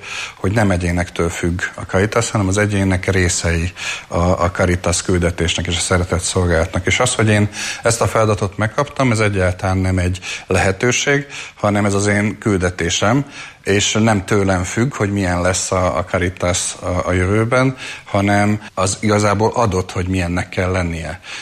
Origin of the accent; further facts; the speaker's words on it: Eger, Heves, Hungary; viszonylag korán én Egerbe nőttem föl